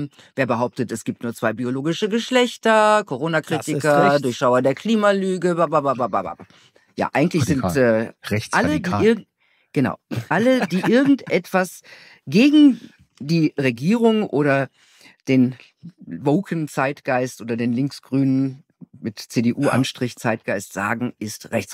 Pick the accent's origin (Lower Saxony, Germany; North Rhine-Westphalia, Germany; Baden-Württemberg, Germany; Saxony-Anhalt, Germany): North Rhine-Westphalia, Germany; Gelsenkirchen; Ich komme ja ursprünglich aus Gelsenkirchen, das ist ja bei Essen.